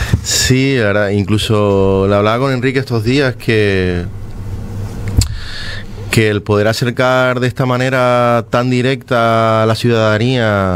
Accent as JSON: {"language": "Spanish", "town": "Puerto de la Cruz", "region": "Canary Islands", "country": "Spain", "said": "intentar llevar un poco esa idea a mi pueblo ahí en Tenerife, el Puerto de la Cruz"}